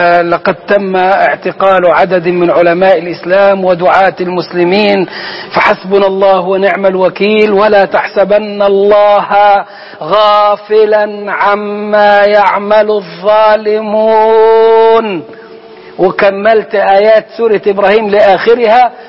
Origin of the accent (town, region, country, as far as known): Sohag, Sohag Governorate, Egypt; born or raised there